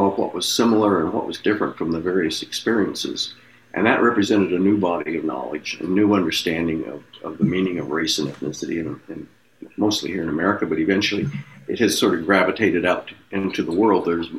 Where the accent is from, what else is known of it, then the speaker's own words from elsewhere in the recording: Oklahoma, United States; I'm American Indian by background. I'm Oklahoma, Cherokee, and Choctaw. And I sort of grew up seeing lots of different kinds of Indians.